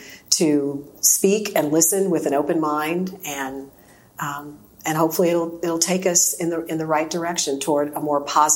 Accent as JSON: {"language": "English", "town": "Chicago", "region": "Illinois", "country": "United States", "tie": "born or raised there", "lives_now": "Houston, United States", "said": "But I grew up in Chicago, and I love Houston, and I don't ever see leaving here."}